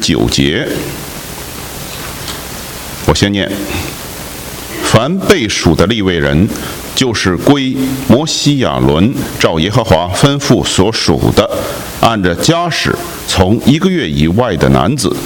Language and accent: Chinese; China; now in United States; 所以我们中国人最麻烦的就是这事。所以有的时候呢，现在我们在美国好一点哈